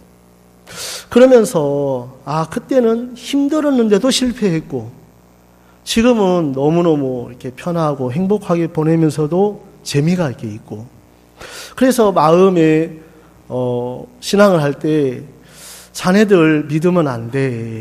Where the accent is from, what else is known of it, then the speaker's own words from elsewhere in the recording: Taebaek, Gangwon, South Korea; 저는 여러분 아까 소개했지만 태백에서 왔습니다. 여러분 태백 아시죠?